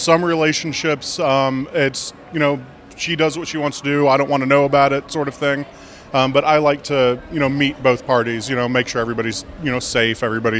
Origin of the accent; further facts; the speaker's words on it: Atlanta, Georgia, United States; Yeah, I grew up in Atlanta.